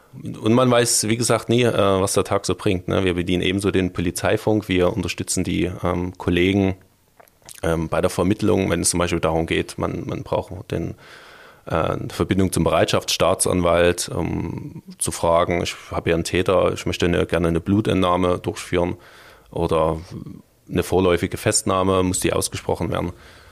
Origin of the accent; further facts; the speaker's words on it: Dresden, Saxony, Germany; ich bin ja Dresdner